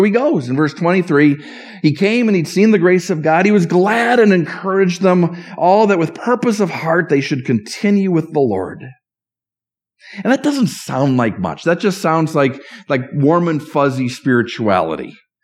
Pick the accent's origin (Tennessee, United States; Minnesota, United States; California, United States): Minnesota, United States; moved away; also born or lived in New Jersey; I remember growing up in Minnesota and moving to New Jersey for the first time